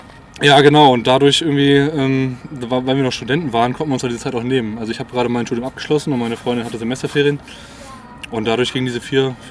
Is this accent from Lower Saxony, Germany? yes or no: no; Cologne, North Rhine-Westphalia, Germany; now in Freiburg, Germany; Aus Köln.